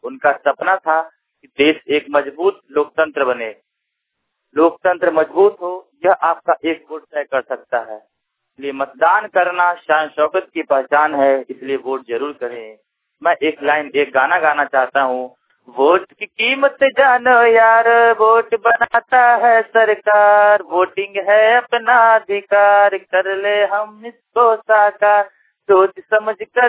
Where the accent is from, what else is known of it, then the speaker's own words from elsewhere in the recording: Patna, Bihar, India; Patna city का रहने वाला हूँ।